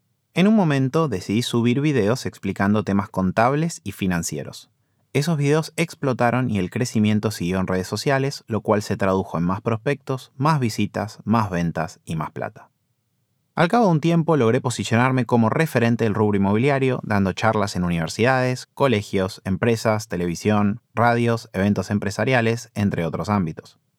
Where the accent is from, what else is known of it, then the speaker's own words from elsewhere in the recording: Buenos Aires, Argentina; born there; also born or lived in South Africa / United States; Nací en Buenos Aires y me formé en Argentina, Sudáfrica y Estados Unidos, donde también superviso y desarrollo proyectos.